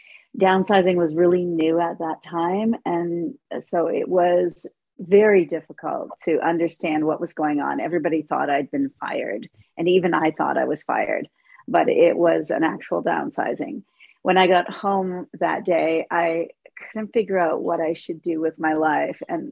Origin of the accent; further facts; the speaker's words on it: Muskoka, Ontario, Canada; I'm from Muskoka, Ontario, and I am 66 years old.